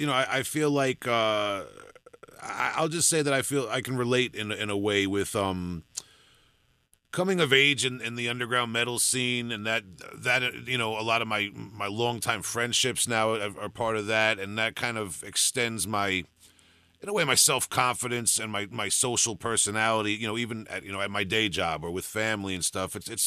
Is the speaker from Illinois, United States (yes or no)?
no; Huntington, New York, United States; I'm from Huntington, they're from Levittown, but we were both kind of like the weird kids in our high school